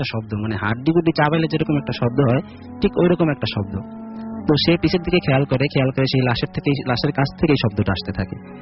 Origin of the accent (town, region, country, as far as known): Kotalipara, Dhaka Division, Bangladesh; now in Dhaka, Bangladesh